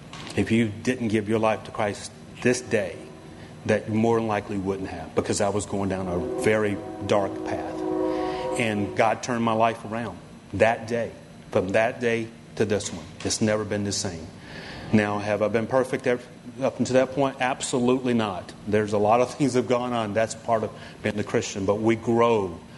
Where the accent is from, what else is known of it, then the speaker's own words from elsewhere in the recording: Rocky Mount, North Carolina, United States; Growing up in Rocky Mount, in the projects, in the Armstrong Project, little black boy with no future.